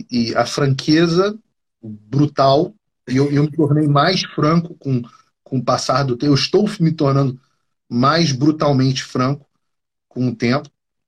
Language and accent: Portuguese; Brasília, Federal District, Brazil; born there; nasci na Granja do Torto, né?